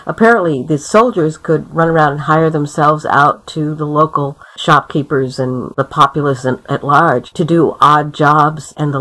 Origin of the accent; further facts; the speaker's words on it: Toledo, Ohio, United States; I'm from Ohio. Originally, I was born in Toledo.